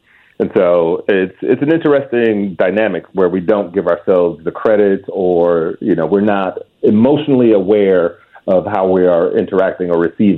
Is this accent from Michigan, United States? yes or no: yes; Detroit, Michigan, United States; I grew up in Detroit, and it's one of my sort of favorite, you know, kind of almost rock bottom stories.